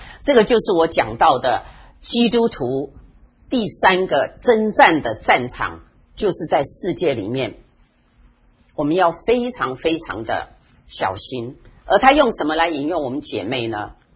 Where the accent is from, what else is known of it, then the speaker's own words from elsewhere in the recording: China; 特别昨天我有讲到我们中国人的文化背景里面，淫乱跟情欲 是一个很大的捆绑